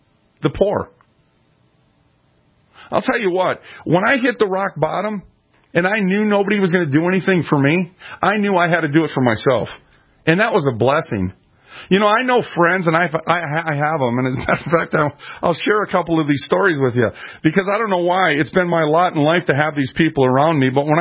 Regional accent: Minneapolis, Minnesota, United States; I was raised in North Minneapolis. That was the hood, as you would know it, or as it would be called.

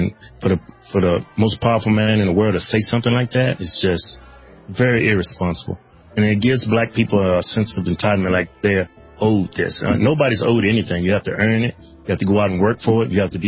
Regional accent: Martinsville, Virginia, United States; No, we grew up in Martinsville, Virginia.

